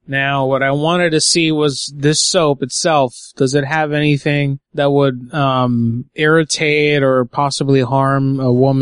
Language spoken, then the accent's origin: English; Puerto Rico; when I grew up in Puerto Rico, there was this guy who used to masturbate the horses.